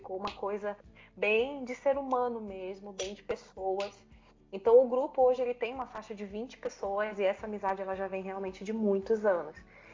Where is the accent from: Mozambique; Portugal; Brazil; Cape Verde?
Brazil; Pará; now in Paraná, Brazil; principalmente depois que eu mudei aqui para o Paraná, que eu vim embora do Pará para o Paraná.